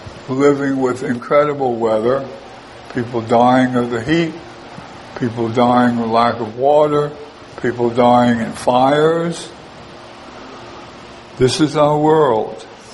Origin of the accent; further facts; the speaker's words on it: Louisiana, United States; I grew up in Louisiana. I know what flooding is about.